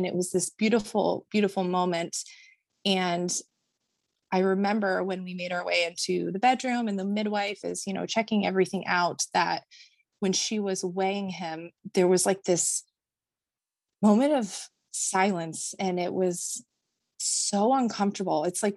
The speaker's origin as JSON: {"language": "English", "region": "Vermont", "country": "United States", "said": "Like I came from Vermont. So like I'm a tree hugger, like all the way."}